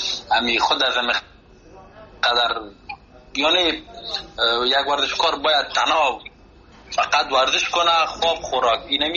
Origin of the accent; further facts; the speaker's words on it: Afghanistan; من به خودم به یک جوان افغان که از افغانستان آمدم